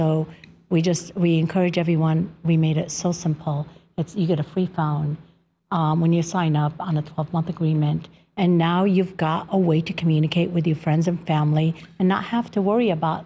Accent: Nevada, United States; Well, my hometown is in Nevada, same thing.

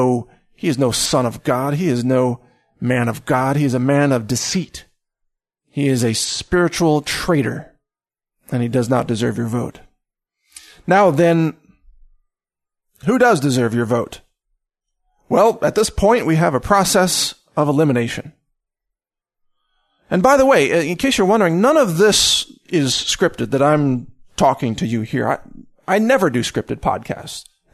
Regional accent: Texas, United States; And I say this as a Texan.

